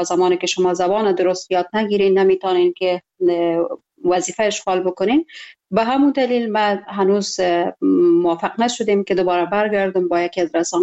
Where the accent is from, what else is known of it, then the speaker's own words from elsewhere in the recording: Afghanistan; moved away as an adult; now in Germany; من از افغانستان بیرون شدم، آمدم به اسلام آباد و از اسلام آباد فعلا در جرمنی به سر میبرم.